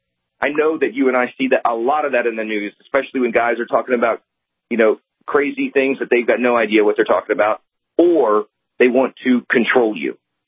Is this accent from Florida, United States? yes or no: no; Houston, Texas, United States; I grew up in Texas, not too far from Killeen, in Houston.